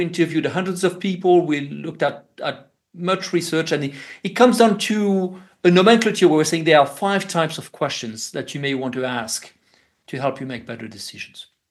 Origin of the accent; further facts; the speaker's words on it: France; moved away as an adult; now in Switzerland; First, I grew up in France and then did my graduate work in the United States.